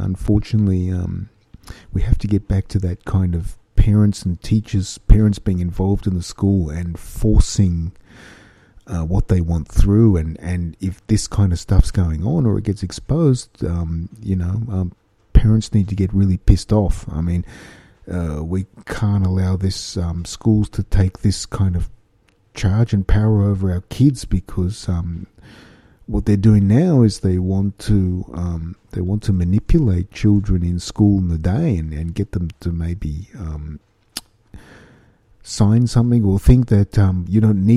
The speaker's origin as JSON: {"language": "English", "country": "Australia", "tie": "born or raised there", "said": "Growing up in Australia was kind of fun, you know."}